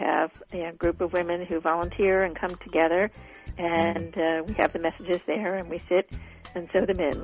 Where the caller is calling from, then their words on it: New Jersey, United States; I'm calling from New Jersey.